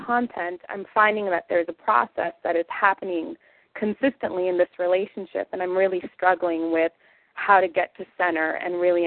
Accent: San Francisco, California, United States; from San Francisco.

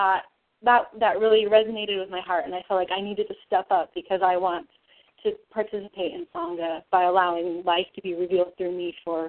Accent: California, United States; I'm from California.

